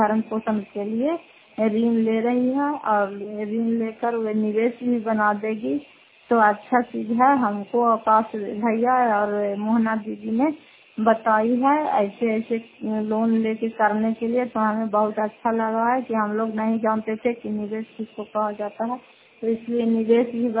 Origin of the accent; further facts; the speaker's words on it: Fatehpur, Bihar, India; घर फतेहपुर पंचायत मकरौता जिला नालंदा, सराय कचरा ब्लॉक के निवासी हूँ।